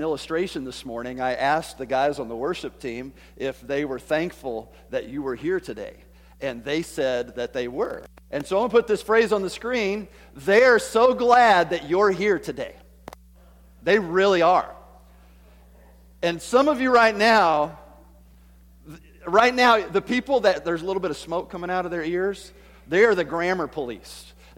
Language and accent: English; Tennessee, United States; I am not going to pretend to be an English scholar. I'm from Tennessee, all right?